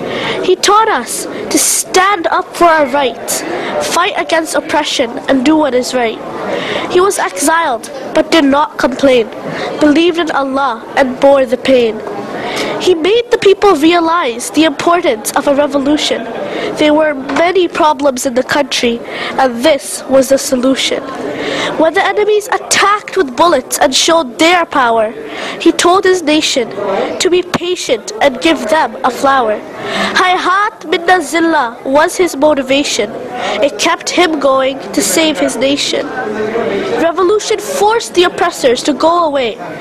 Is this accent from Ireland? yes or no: no; Canada; I'm from Canada.